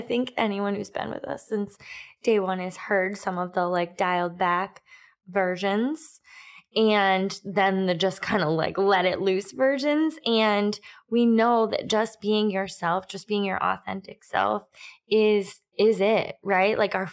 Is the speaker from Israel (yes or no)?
no; New England, United States; accent: New England; And like in our first podcast, I was like, oh my God, you can hear my New England accent.